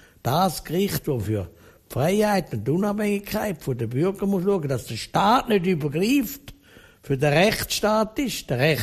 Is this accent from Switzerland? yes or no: yes; Switzerland; Man kann, bei uns in der Schweiz kann man nicht in der direkten Demokratie ein Thema setzen, das kein ist.